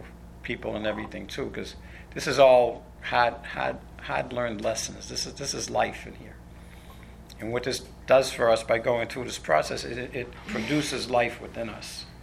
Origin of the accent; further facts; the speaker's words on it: Boston, Massachusetts, United States; growing up in Boston, I'm an Irish Catholic from Boston, so that'll tell you that I don't know if I need to say much more than that, because I had this God of my misunderstanding, growing up in the church in Boston.